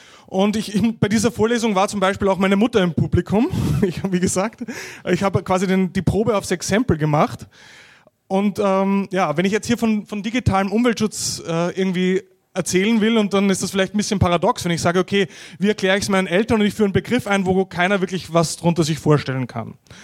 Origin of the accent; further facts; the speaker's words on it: Linz, Upper Austria, Austria; durfte ich an meiner Heimat-Uni, man hört's, in Linz, einen Vortrag zu diesem Thema halten